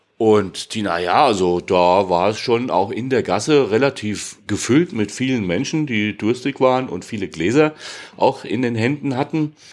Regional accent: Hesse, Germany; Nee, ich bin halt Hesse.

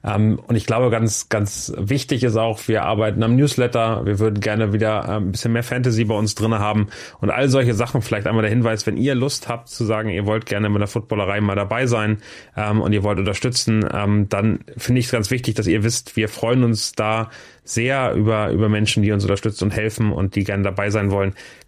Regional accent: Hamburg, Germany; für mich als St. Pauli-Fan war das als Hamburger sehr emotional

